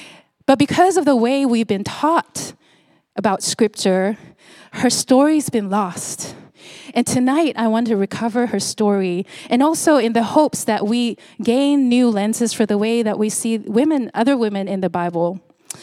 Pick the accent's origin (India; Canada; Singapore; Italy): Singapore; moved away as an adult; now in United States; But I'm from Singapore, and I've been doing ministry for over 20 years. And I moved here to the 757 in 2016.